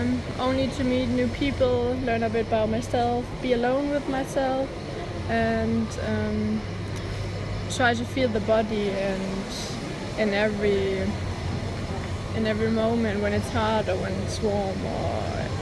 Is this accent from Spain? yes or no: no; Germany; I'm a girl from Germany. I'm 21. And I'm a student. I live in Germany, but I'm studying in Denmark. Physiotherapy.